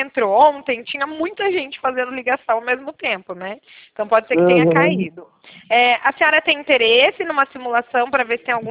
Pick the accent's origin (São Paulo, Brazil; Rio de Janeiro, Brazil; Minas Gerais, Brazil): São Paulo, Brazil; Meu DDD é 19, tá? Que eu sou de São Paulo.